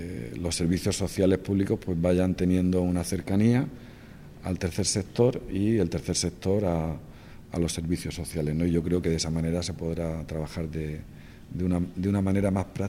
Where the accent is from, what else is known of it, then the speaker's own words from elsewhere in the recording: Cartagena, Region of Murcia, Spain; born there; Estoy aquí por una cuestión de orígenes. Yo nací aquí en Cartagena y vivo aquí en Cartagena